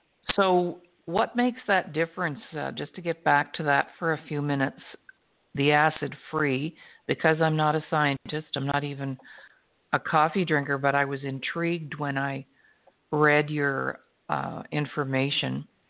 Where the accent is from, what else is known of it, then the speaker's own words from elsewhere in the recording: Canada; Tyler picked up on the fact that I'm a Canadian, because I made the grave mistake of putting A at the end of my sentence.